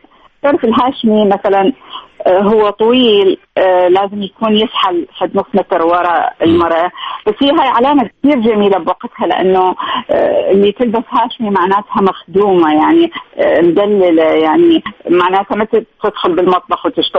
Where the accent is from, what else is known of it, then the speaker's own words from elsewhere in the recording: Iraq; now in Jordan; لأنه ساكنة بالأردن أطلع باسم الأردن، بس لما أقدر أقول أنا عراقية وأمثل العراق جدا أكون سعيدة.